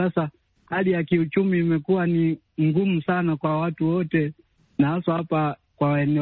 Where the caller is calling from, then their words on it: Nyamwale, Geita, Tanzania; natokea Nyamwale mkoani Geita hapa nchini Tanzania.